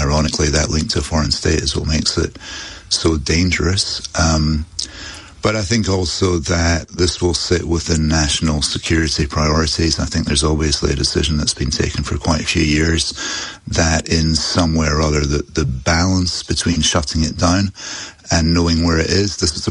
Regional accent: United Kingdom; because we are British.

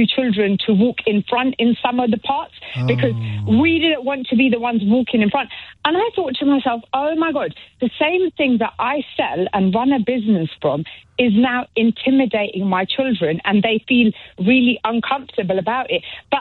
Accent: United Kingdom; we are proud British people.

